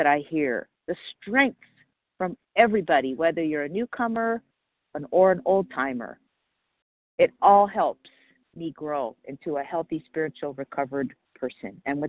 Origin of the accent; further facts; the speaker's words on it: Palmdale, California, United States; I'm from Palmdale, California.